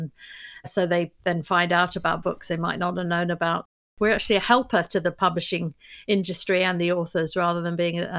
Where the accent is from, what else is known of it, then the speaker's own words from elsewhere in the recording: London, United Kingdom; now in United States; I'm from London, but I moved to the US 23 years ago. But I've kept my accent.